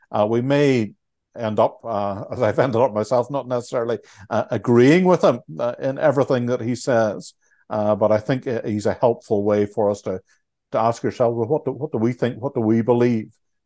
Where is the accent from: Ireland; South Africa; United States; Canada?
Ireland; sometimes as Irish Baptists, we can get a little weary of that.